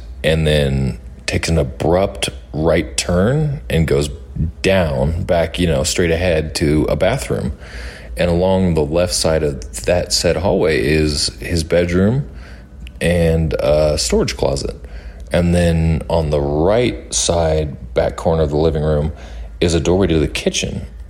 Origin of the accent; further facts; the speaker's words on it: Manhattan, Kansas, United States; now in Colorado, United States; So I'm currently out in Colorado, but this story takes place in my home state of Kansas, actually in the city of Manhattan, which is to the west of Kansas City.